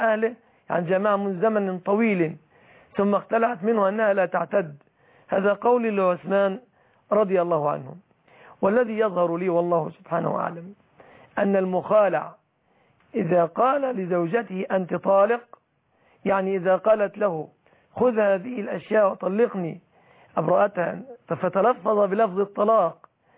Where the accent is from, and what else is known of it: Egypt